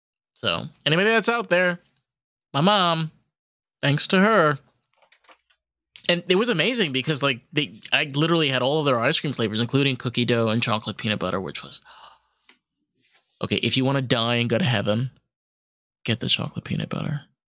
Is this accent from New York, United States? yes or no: yes; Suffern, New York, United States; And I grew up in Suffern, Viola.